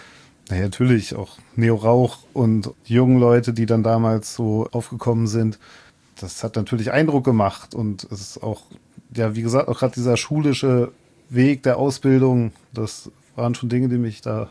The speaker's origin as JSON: {"language": "German", "region": "Berlin", "country": "Germany", "said": "Naja, also ich bin ja aus Berlin übergesiedelt"}